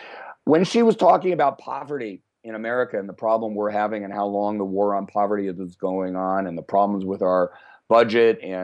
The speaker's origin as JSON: {"language": "English", "region": "California", "country": "United States", "said": "and a lot in my home state of California."}